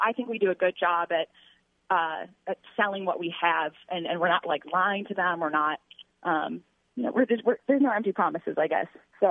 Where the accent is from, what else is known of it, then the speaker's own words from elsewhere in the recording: Buffalo, New York, United States; I'm from there, born and raised in Buffalo.